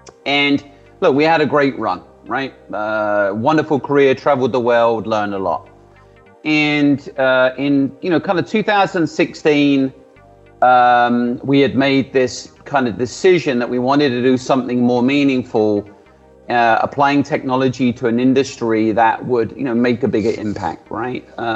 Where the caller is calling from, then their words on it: New Jersey, United States; I'm calling, I'm dialing in, or I'm Zooming in, or I'm Teamsing in, whatever the flavor is of the day, from New Jersey in the U.S.